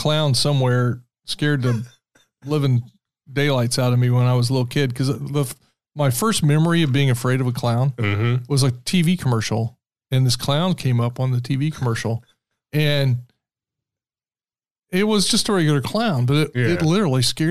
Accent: Muncie, Indiana, United States; I'm from Muncie, Indiana.

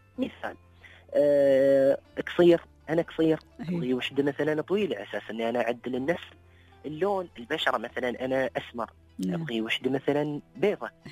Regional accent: Dubai, United Arab Emirates; يعني مثلا أنا من دبي، خلني أخذ من بنات أهل دبي، ما يحتاج أسير الشاردة أو الإمارات الثانية

